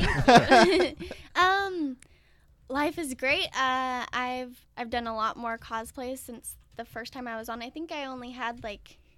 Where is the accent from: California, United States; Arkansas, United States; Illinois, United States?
California, United States; Sacramento; even though I'm from Sacramento. I'm pretty far away from them.